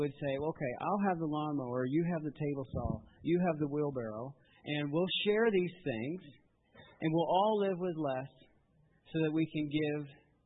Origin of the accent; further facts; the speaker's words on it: United States; I have to say that as American.